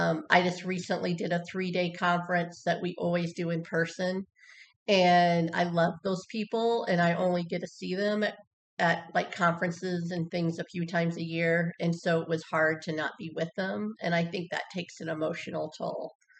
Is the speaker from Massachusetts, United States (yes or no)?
no; Indiana, United States; I'm actually from Indiana, where we are right now. I grew up in the house that we are staying in at the moment.